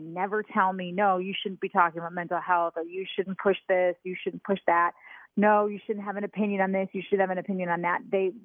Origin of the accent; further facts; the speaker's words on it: Wisconsin, United States; I'm obviously from Wisconsin.